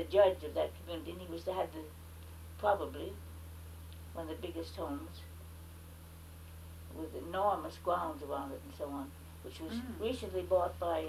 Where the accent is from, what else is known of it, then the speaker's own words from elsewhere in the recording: Morristown, New Jersey, United States; born there; I was born in Morristown, New Jersey.